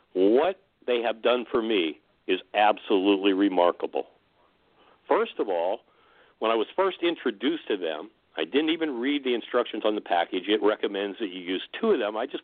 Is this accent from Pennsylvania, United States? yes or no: yes; Oil City, Pennsylvania, United States; I'm from Exotic Oil City, Pennsylvania